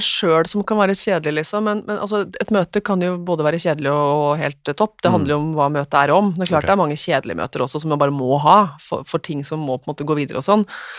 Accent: Hamar, Innlandet, Norway; Du, den kommer fra, altså jeg vokste opp på Hamar.

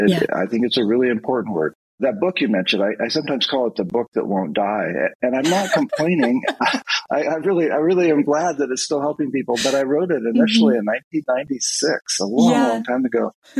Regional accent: Oregon, United States; I live in my home state of Oregon. I actually grew up on a hazelnut farm in rural Oregon, which means I'm a psychologist who grew up on a nut farm

